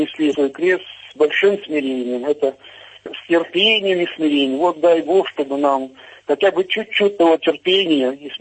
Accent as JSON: {"language": "Russian", "country": "Belarus", "said": "мы, белорусы, честно собирались голосовать за него"}